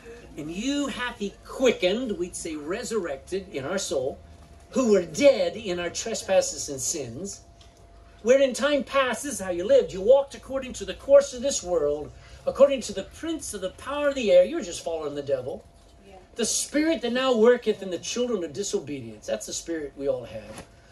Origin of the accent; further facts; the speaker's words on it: Texas, United States; As a Texan for better and better and better, if I have to translate.